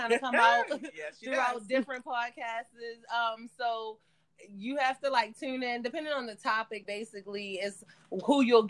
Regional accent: Annapolis, Maryland, United States; we're from Maryland, so we linked up with another podcast from our hometown, Annapolis

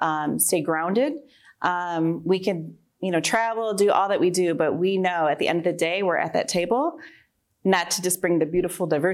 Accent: Michigan, United States; now in Grand Rapids, United States; I'm here from Grand Rapids, originally from the Lakeshore, moved here for Grand Valley.

